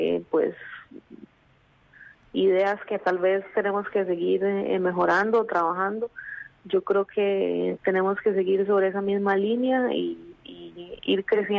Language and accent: Spanish; Costa Rica; como costarricenses, como ticos, nos damos el apoyo que necesitamos